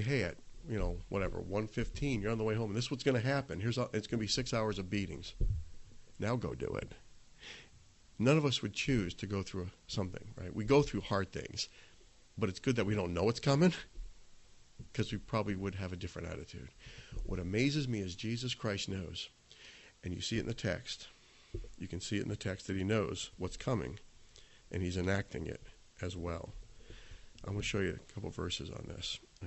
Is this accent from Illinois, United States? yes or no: no; Buffalo, New York, United States; But I'm from Buffalo. We just don't have these. We don't care. I feel like we're so far away.